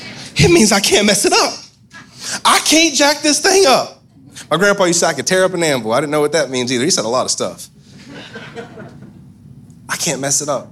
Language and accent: English; West Virginia, United States; I'm country. I'm from West Virginia.